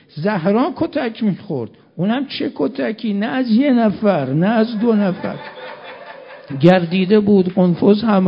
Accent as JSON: {"language": "Persian", "town": "Mashhad", "region": "Razavi Khorasan", "country": "Iran", "said": "مشهدی ها ما تو شهر خودمون واقعا این رسم هست"}